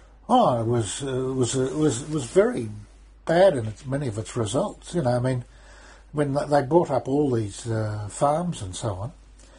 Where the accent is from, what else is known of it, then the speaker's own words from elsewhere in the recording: Australia; You know, it was being Australian.